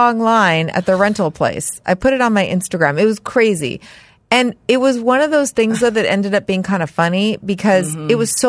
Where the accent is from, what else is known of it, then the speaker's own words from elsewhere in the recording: Los Angeles, California, United States; From Los Angeles.